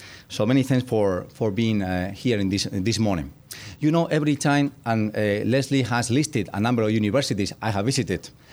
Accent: Spain; English is a second language; I am a person from Spain. I have a Spanish citizen. I am a person from Europe.

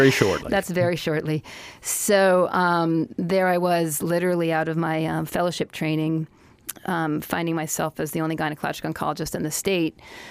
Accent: Colorado, United States; also born or lived in New York City, United States; But I came from Colorado. I grew up in Colorado. But I hadn't lived in the mountains since I was a child.

